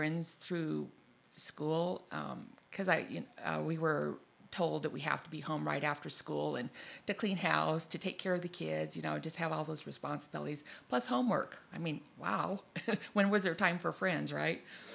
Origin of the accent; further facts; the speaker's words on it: Tacoma, Washington, United States; I grew up in Tacoma, Washington as a second eldest and oldest girl in a family of six children.